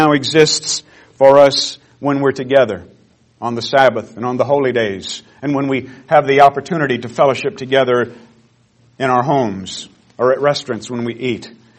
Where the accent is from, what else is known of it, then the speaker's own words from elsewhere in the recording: United States; I'm an American patriot, an Israelite, a sinner saved by the grace of God, who loves his country and trembles for it